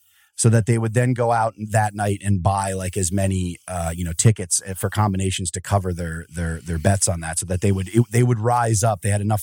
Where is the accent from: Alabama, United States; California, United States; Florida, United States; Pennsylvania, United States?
Pennsylvania, United States; Wilkes-Barre; Yeah, I'm Northeastern. Cross up by Wilkes-Barre Scranton there.